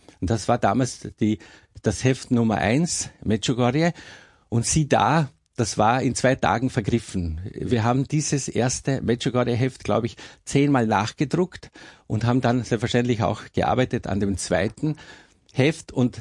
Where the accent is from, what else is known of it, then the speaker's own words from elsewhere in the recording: Carinthia, Austria; Dadurch, dass ich als Kärntner Slowene und letztendlich auch relativ schnell die kroatische Sprache gelernt habe